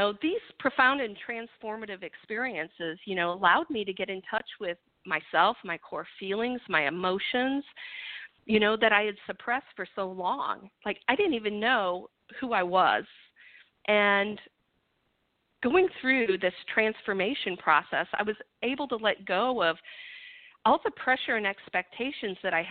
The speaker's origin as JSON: {"language": "English", "region": "Midwest", "country": "United States", "tie": "born or raised there", "said": "like most people growing up in the Midwest, I believe that traditional Western medicine was the only way to go"}